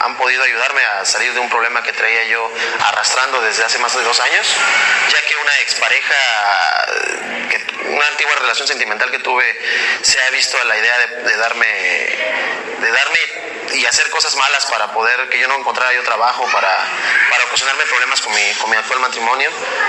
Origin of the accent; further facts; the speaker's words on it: Veracruz, Mexico; tengo 30 años, soy originario de Veracruz.